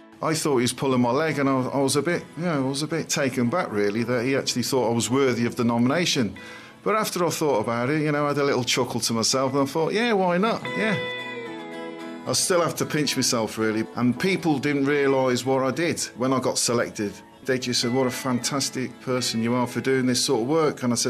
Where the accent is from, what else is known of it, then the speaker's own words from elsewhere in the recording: Liverpool, North West England, United Kingdom; now in Coventry, United Kingdom; Originally, I'm from Liverpool, but I've lived in Coventry most of my life.